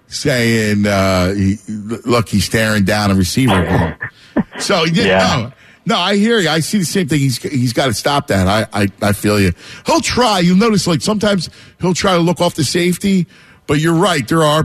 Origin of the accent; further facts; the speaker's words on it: Philadelphia, Pennsylvania, United States; We're family. The minute we're from Philadelphia.